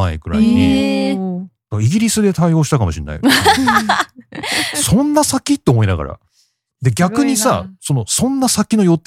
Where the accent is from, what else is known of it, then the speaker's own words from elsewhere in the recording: Nagoya, Aichi, Japan; born there; 僕も、まあ、名古屋の生まれではあるんですけど、